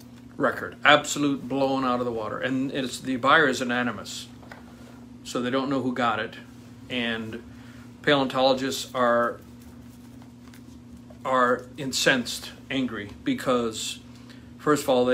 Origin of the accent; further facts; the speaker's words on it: South Dakota, United States; I'm from South Dakota